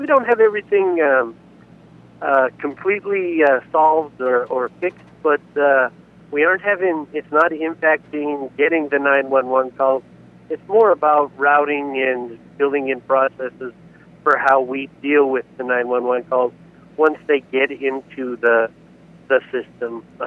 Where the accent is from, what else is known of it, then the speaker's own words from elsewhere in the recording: Tucson, Arizona, United States; also born or lived in Douglas, Arizona; I'm native Southern Arizona. I was born in Douglas, Arizona, but within 6 months I've been in Tucson.